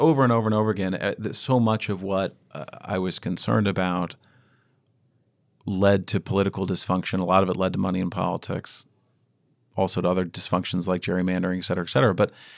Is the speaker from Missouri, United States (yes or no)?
yes; St. Louis, Missouri, United States; I grew up in St. Louis, again, in a Republican family and community